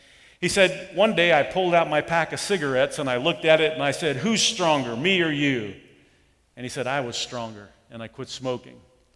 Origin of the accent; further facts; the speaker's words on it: Germany; Growing up in the Air Force, as an Air Force brat, living in Germany, we had one radio station